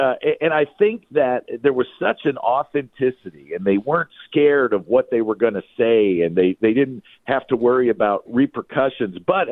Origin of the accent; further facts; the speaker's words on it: St. Louis, Missouri, United States; I grew up in St. Louis, and Bob was a big Cardinals fan, and you know, the city of St. Louis meant a lot to him and his late wife.